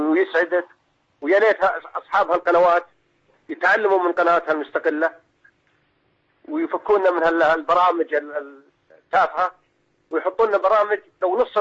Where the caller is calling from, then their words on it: Saudi Arabia; أنا من السعودية عمري 45